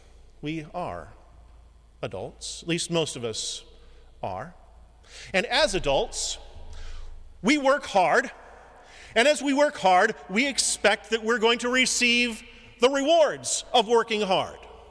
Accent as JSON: {"language": "English", "town": "Versailles", "region": "Missouri", "country": "United States", "tie": "born or raised there", "said": "Well, I grew up near Versailles, Missouri."}